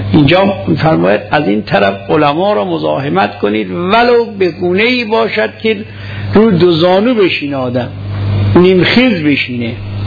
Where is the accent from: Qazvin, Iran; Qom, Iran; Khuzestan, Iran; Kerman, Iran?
Qazvin, Iran; برای قزوین خودمون، برای قزوین شهر خودمون آمد